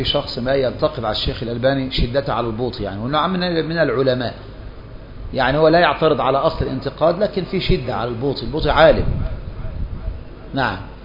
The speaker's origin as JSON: {"language": "Arabic", "country": "Egypt", "said": "وعندنا في مصر مرة كان قاضي بيحكم بإيه"}